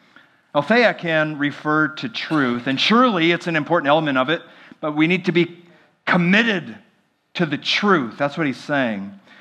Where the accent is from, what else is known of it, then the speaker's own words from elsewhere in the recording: Minnesota, United States; I grew up in the Midwest in the state of Minnesota, specifically.